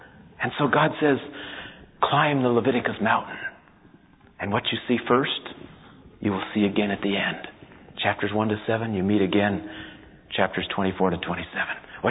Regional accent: California, United States; I'm a Californian. I'm transplanted as a missionary back to Michigan, but my home is still here in California.

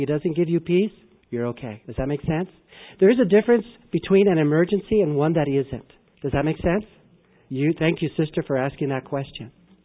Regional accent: Glendale, California, United States; And in L.A., where I grew up in Glendale, I was really blessed in that there were some botanical gardens around us.

